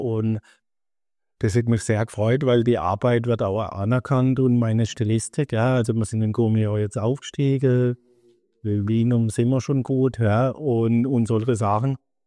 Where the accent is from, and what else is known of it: Baden-Württemberg, Germany; born or raised there